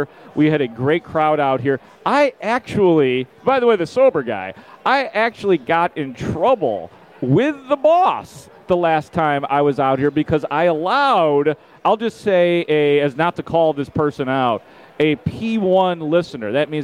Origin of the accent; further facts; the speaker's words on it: Itasca, Illinois, United States; You know, I grew up in Itasca, so I don't know how long they're going to be here